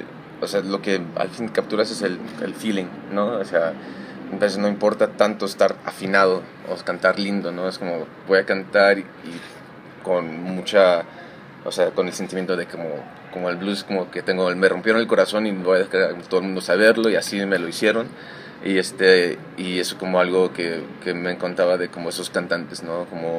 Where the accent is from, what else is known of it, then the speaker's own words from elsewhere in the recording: United States; also born or lived in Mexico; yo crecí más en Estados Unidos con mi mamá, cuando mis papás se divorciaron